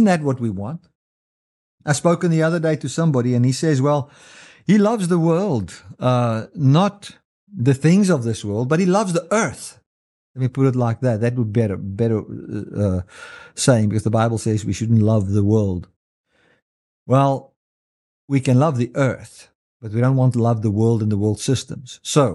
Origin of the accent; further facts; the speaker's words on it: Mpumalanga, South Africa; I grew up in Mpumalanga area in South Africa